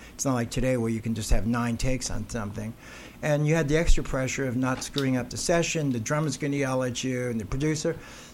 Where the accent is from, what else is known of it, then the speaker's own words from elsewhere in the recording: New York, United States; now in Los Angeles, United States; when we first came to L.A., I'm from New York, we got a record deal